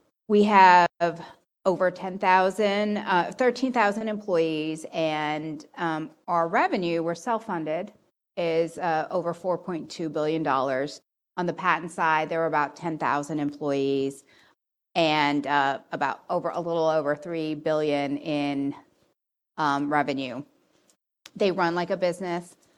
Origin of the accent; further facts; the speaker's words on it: Canada; born there; Unfortunately, I was not a U.S. citizen. I was born in Canada.